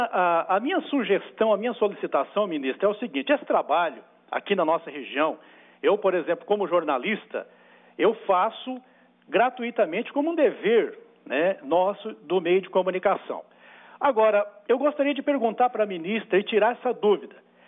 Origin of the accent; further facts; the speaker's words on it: Mato Grosso do Sul, Brazil; nós também que somos aqui do estado de Mato Grosso do Sul, isso nos preocupa